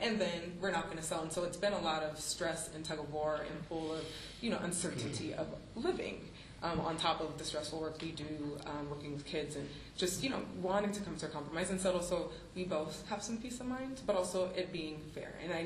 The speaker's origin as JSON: {"language": "English", "town": "Berkeley", "region": "California", "country": "United States", "tie": "born or raised there", "said": "I grew up in the Bay Area. I grew up in Berkeley. And to, you know, come back and try to raise a family, it's becoming a place where it doesn't seem like we can stay."}